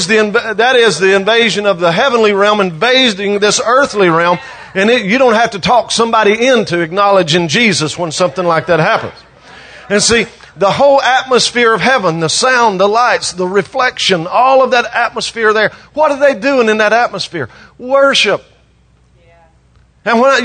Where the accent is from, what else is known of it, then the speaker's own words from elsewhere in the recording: Nashville, Tennessee, United States; I'm from Nashville, Tennessee, a city that evolves around self-promotion.